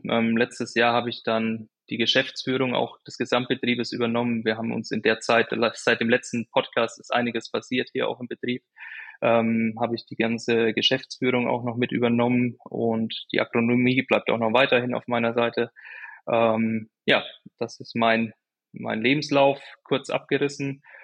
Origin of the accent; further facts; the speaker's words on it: Würzburg, Bavaria, Germany; born there; Ich bin geboren in Würzburg, also nördliches Bayern, habe dann Ausbildung gemacht in Sachsen-Anhalt, bin später ins Ausland nach Australien, Neuseeland gegangen für ein Jahr nach meinem Studium in Kiel.